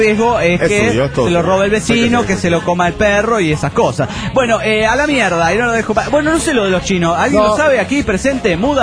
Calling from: Cochabamba, Bolivia; Hola, soy … de Cochabamba, Bolivia.

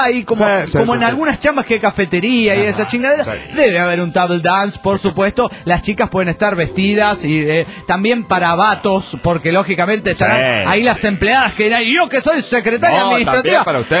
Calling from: Toluca, State of Mexico, Mexico; de Toluca, México.

